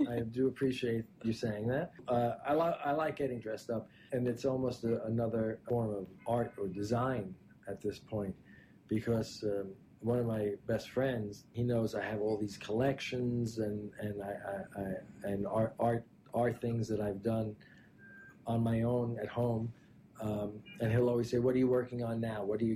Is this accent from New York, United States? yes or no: yes; Brooklyn, New York, United States; because I grew up in Brooklyn. And it doesn't sound like a big leap, but it's a big leap going from Brooklyn to Manhattan.